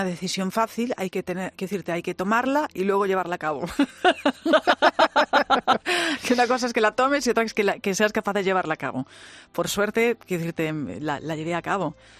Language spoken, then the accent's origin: Spanish; Galicia, Spain; No, aparte soy gallega, quiero decirte.